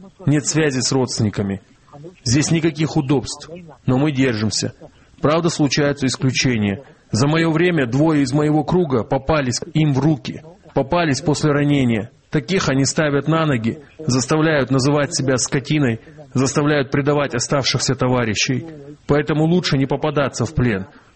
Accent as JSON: {"language": "Russian", "town": "Aleroy", "region": "Chechnya", "country": "Russia", "said": "я из Алероя."}